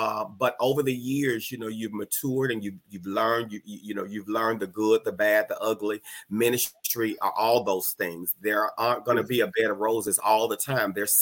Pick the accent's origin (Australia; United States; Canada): United States; Pensacola, Florida; also born or lived in New Jersey; from Antioch Baptist Church here in Pensacola, Florida. Okay. I grew up actually at the church. We moved from New Jersey in 1972.